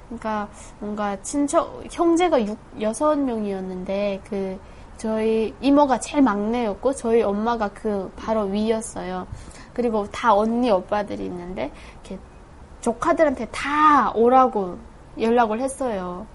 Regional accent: North Korea; now in South Korea; 2009년도에 탈북을 해서 현재는 가톨릭 대학교에서 사회복지를 공부하고 있고

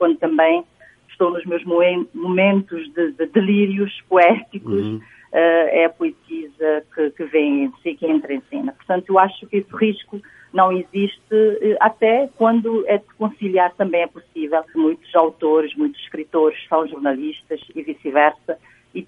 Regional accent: São Filipe, Fogo, Cape Verde; eu sou de Bila, sou de São Filipe

